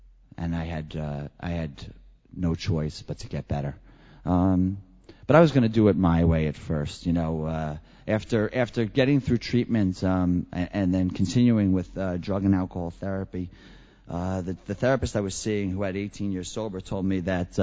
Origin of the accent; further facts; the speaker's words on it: Long Island, New York, United States; And I ended up going to a meeting out on Long Island near my hometown, but not too close to my hometown.